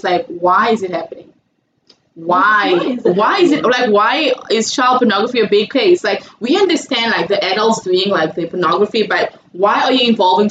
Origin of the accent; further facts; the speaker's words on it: South Africa; That is something that we are struggling with as a society, as a South African society, child pornography.